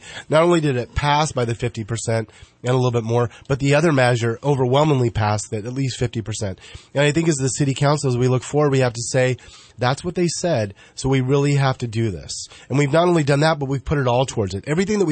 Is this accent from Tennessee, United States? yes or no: no; Dayville, Oregon, United States; also born or lived in North Dakota; I was born in Oregon and grew up and graduated from a small town in eastern Oregon called Dayville and went off to college in North Dakota.